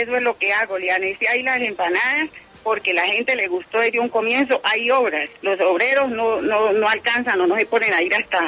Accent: Suárez, Cauca, Colombia; Soy de Suárez, Cauca.

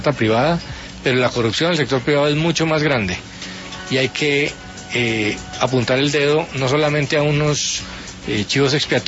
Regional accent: Colombia; violentos somos todos los colombianos.

